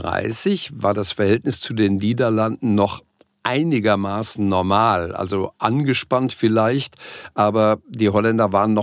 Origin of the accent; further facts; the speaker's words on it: North Rhine-Westphalia, Germany; als Ruhrpottler